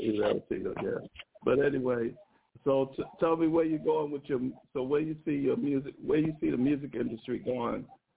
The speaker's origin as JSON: {"language": "English", "town": "Brooklyn", "region": "New York", "country": "United States", "said": "I'm from Brooklyn."}